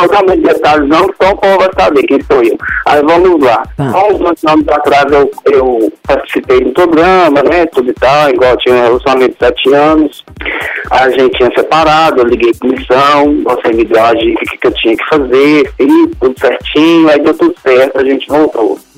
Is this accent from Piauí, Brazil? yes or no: no; Belo Horizonte, Minas Gerais, Brazil; Eu sou de BH.